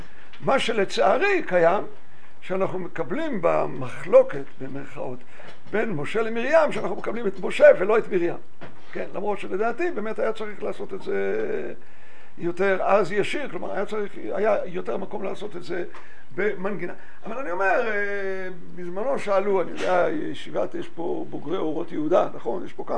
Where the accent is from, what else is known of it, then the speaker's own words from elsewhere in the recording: Jerusalem, Jerusalem District, Israel; גדלתי בשכונת קטמון בירושלים, אולי קצת יותר חרדית נגיד מהציבור שלנו.